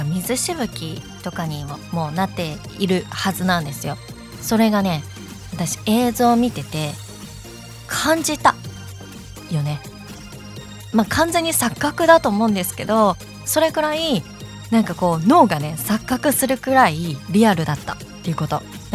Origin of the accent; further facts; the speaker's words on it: Shanghai, China; 子供の頃上海で過ごしたんですけど、